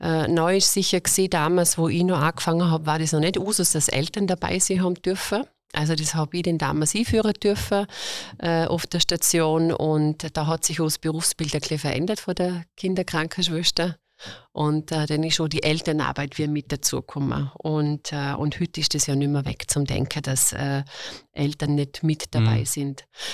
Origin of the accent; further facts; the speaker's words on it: Vorarlberg, Austria; Die hat es bei uns in Vorarlberg gerne gegeben.